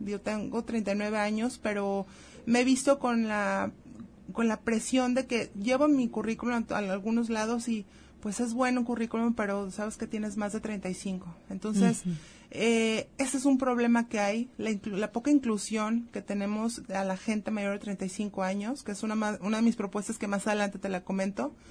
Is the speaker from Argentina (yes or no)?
no; Zapopan, Jalisco, Mexico; now in Autlán, Mexico; Soy originaria de Zapopan, Jalisco, pero ya tengo más de 30 años viviendo aquí en Autlán.